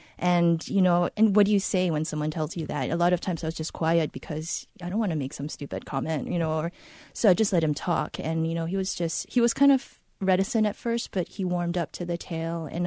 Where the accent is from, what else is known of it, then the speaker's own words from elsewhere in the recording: Singapore; I'm Singaporean. Food is in my DNA.